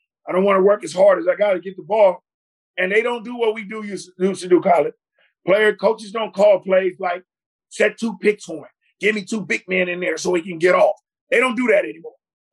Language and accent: English; Oakland, California, United States; I'm from Oakland, California, but Seattle is my other hometown.